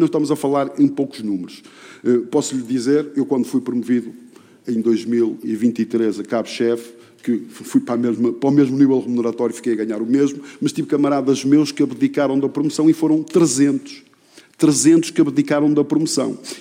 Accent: Porto, Portugal; Eu sou um felizado porque sou da zona do Porto

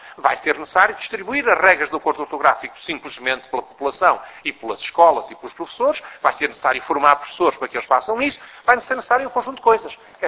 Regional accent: Mozambique; born there; Eu pessoalmente nasci em Moçambique, eu mesmo nasci em Moçambique.

